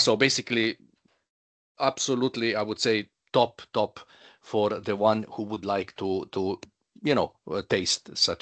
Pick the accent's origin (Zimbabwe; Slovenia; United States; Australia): Slovenia; And when speaking about Slovenia, I'm coming from Slovenia, basically all our spas are in deep rural area.